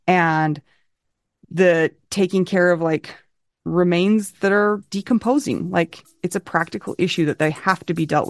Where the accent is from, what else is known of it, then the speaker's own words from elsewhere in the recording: Utah, United States; because I'm from Utah and that's all we think about is the pioneers.